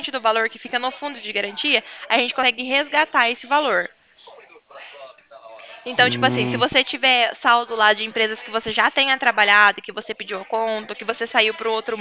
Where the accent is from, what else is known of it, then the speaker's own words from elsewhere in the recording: Cornélio Procópio, Paraná, Brazil; Não, eu sou de Cornélio Procópio, Paraná, tá?